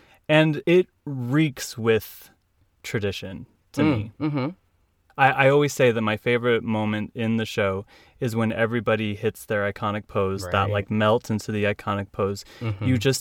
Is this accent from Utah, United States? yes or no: yes; Utah, United States; now in California, United States; growing up in Utah, there was no way in HE double hockey sticks that I was going to do A Chorus Line in high school.